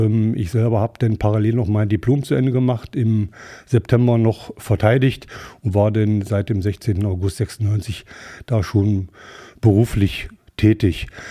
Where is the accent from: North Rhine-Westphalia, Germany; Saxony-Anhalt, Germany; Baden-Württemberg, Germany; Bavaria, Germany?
Saxony-Anhalt, Germany; Quedlinburg; born there; Wohnen tue ich in der Gemeinde Hü, Ortsteil Badersleben. Aber in Quedlinburg wurde ich geboren.